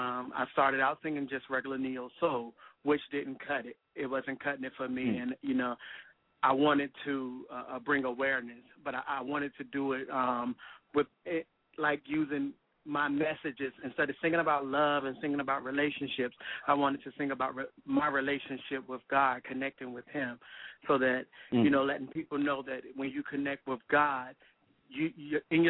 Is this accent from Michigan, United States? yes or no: no; Portsmouth, Virginia, United States; Oh, okay. Yeah, I grew up in Portsmouth, Virginia.